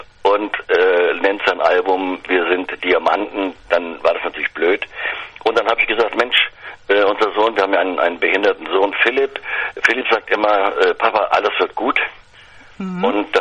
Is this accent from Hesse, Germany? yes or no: yes; Eschwege, Hesse, Germany; Ja, klar, habe ich gemacht hier in meiner Heimatstadt Eschwege.